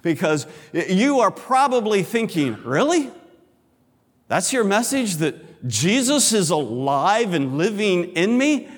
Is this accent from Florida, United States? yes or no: no; Pennsylvania, United States; Pennsylvania, which is where I grew up, did an annual trip to the beach called Ocean Getaway.